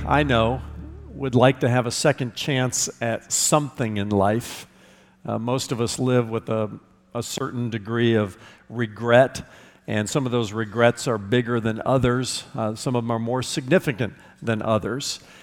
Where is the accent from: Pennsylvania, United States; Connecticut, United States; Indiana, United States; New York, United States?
Indiana, United States; I'm from Indiana.